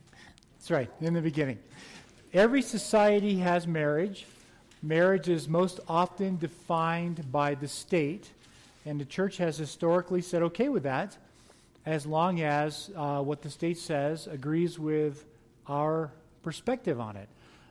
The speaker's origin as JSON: {"language": "English", "country": "United States", "said": "As an American, I exercise my right to vote, but I'm not going to worry about it."}